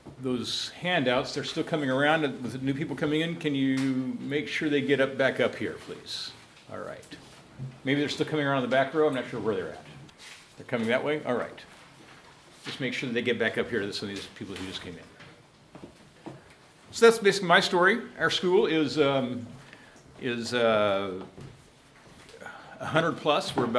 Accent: Kansas, United States; moved away as an adult; also born or lived in New York City; I grew up in Kansas. At the age of 30, I moved to New York City to help start a school there, Followers of Jesus School in Brooklyn, New York.

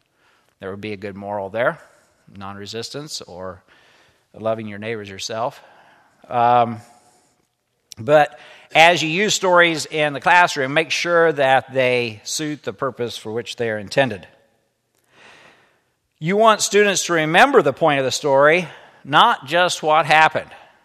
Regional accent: Kentucky, United States; born there; I was born in Kentucky, but moved. We finally moved back to the home community about when I was 3 months old.

